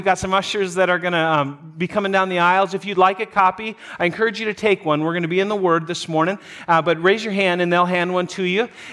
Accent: North Dakota, United States; I'm from North Dakota. And when you're from North Dakota, you get super excited when someone from your state gets noticed by someone from outside the state.

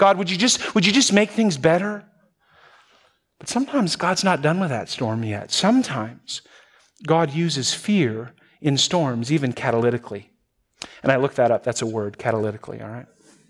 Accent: Wisconsin, United States; No, not me. I'm from Wisconsin.

